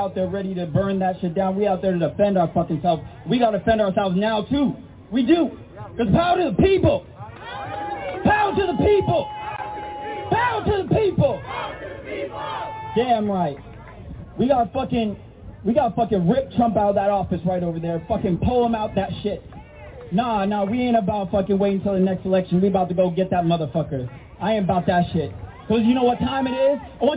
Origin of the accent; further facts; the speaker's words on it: Salt Lake City, Utah, United States; I'm from Salt Lake City, Utah.